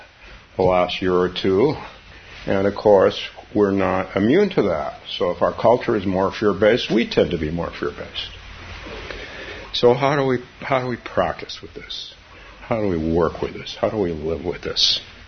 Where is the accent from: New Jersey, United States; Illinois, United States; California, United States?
California, United States; I've only been here, 45 years, but I'm a Californian, not a Minnesotan. That's my tribe.